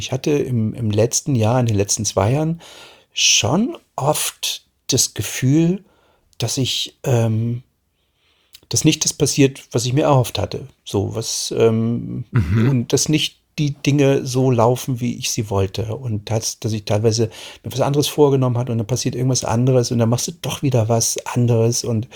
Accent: Germany; ich bin ja in der DDR aufgewachsen

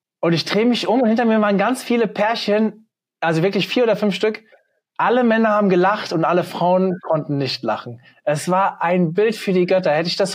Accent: Hofheim, Hesse, Germany; Dann kennst du wahrscheinlich tatsächlich meine Heimatstadt. Weil ich glaube, die Deutschlandzentrale ist bei uns in Hofheim, oder?

